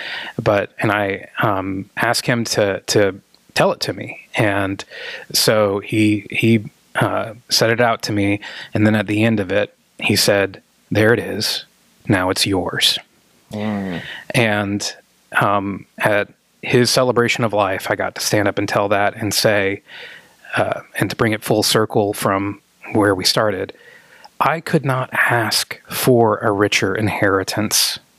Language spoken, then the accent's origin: English; Georgia, United States; I'm originally from Georgia.